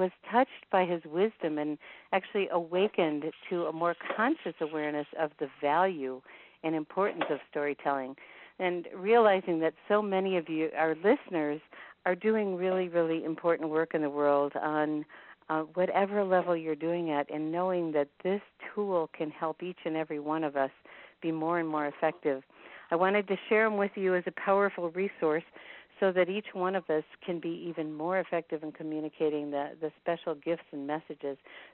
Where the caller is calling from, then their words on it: Bozeman, Montana, United States; I'm calling from Bozeman, Montana